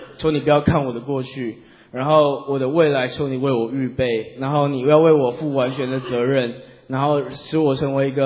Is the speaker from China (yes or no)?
no; Taiwan; 我从台湾来到这里，那从小我就在一个基督教的家庭里面长大